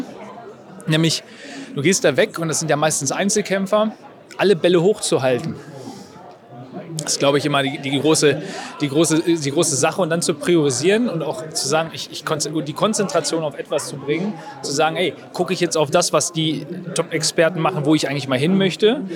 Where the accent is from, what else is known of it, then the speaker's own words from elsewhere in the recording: Hannover, Lower Saxony, Germany; ich komme eigentlich aus Hannover hier mit dem Team